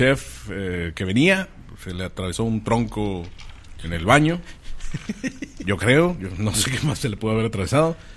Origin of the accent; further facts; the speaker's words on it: northern Mexico, Mexico; Pues somos norteños